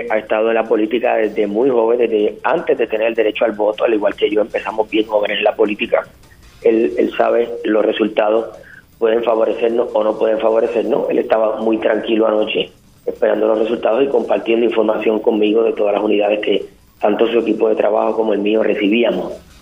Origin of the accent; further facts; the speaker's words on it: Caguas, Puerto Rico; Yo soy de Cagua